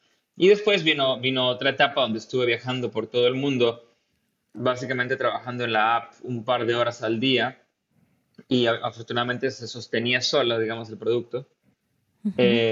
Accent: Tampico, Tamaulipas, Mexico; moved away as an adult; Sí, pues yo soy de Tampico y estuve ahí pues casi todo mi tiempo de estudiante.

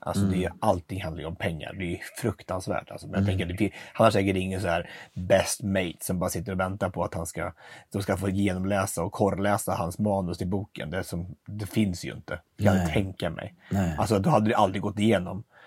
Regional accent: Katrineholm, Södermanland, Sweden; Vi växte upp i Östansjö och Katrineholm

